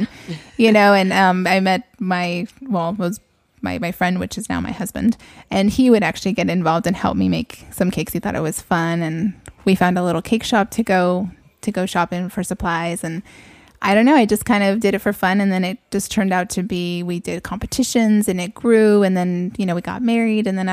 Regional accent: San Jose, California, United States; moved away as an adult; now in San Diego, United States; Oh, from the Bay Area. I'm actually from San Jose. And I moved out to San Diego.

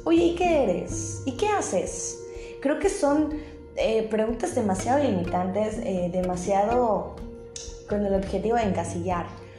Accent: Mexico; soy un ser humano, soy mexicana, soy heterosexual, soy católica no practicante

